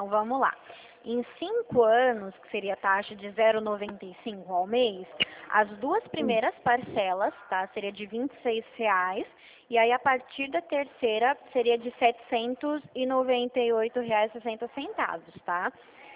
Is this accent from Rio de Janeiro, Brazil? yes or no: no; São Paulo, Brazil; Ipiranga, eu sou daí também, eu nasci aí, eu nasci na Zona Norte, nasci aí em Tremembé.